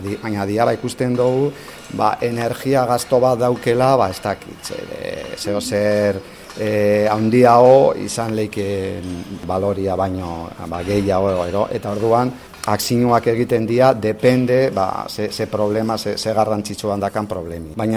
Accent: Basque Country, Spain; euskalduna gara

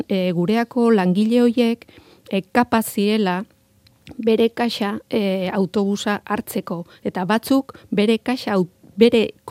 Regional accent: Ibarra, Basque Country, Spain; ni Ibarrakoa naiz. Eta asko ezautzen dut Tolosa.

